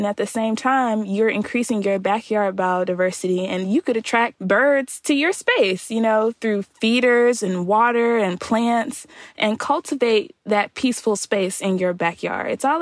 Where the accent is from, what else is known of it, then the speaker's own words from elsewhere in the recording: Chicago, Illinois, United States; also born or lived in Alabama / Mississippi; now in Raleigh, United States; Like, I currently live in Raleigh, but I'm from Chicago, so I go and visit often. I have lived in Alabama. I've lived in Mississippi.